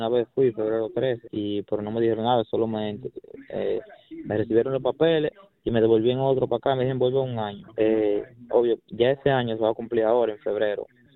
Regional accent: Dominican Republic; now in United States; Soy dominicano y ingresé al país vía México por frontera.

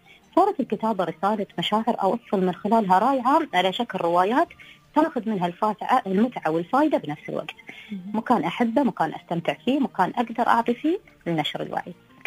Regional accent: United Arab Emirates; نحن كشباب إماراتي

